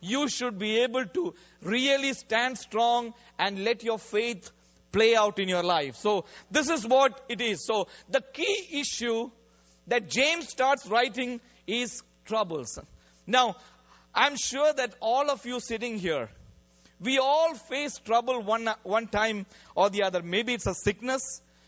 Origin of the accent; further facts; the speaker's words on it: North India, India; In fact, I grew up in North India.